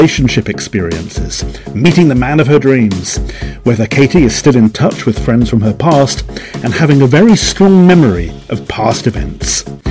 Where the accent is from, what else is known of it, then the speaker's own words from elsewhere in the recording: Cardiff, Wales, United Kingdom; Because I was from Cardiff, from South Wales.